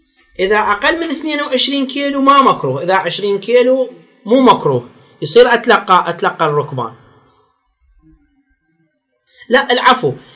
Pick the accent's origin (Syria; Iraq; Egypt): Iraq; Baghdad, Baghdad Governorate; اكو تجار هم بالشورج عندنا في العراق في بغداد